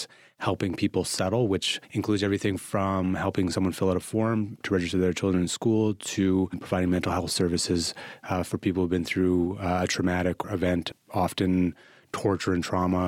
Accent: Winnipeg, Manitoba, Canada; now in Edmonton, Canada; When I first came to Edmonton, I'm originally from Winnipeg, and in Winnipeg, you like on public transit, you chat with whoever sits beside you.

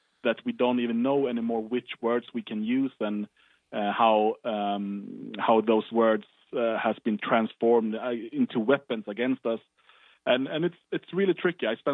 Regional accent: Sweden; I grew up in Sweden, and we were a pretty small movement, and it was in the 90s

